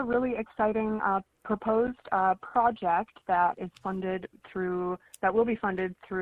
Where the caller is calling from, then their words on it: Santa Cruz, California, United States; I'm in Santa Cruz, and we're currently shelter in place. So I'm calling from my home in Santa Cruz.